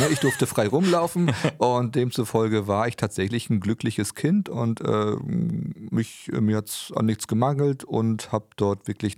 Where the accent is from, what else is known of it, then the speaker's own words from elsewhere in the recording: Bützow, Mecklenburg-Vorpommern, Germany; now in Güstrow, Germany; also ich bin gebürtig Bützower, meine Frau auch, und sind dann ganz in der Nähe hier von glücklich noch zu DDR-Zeiten aufgewachsen.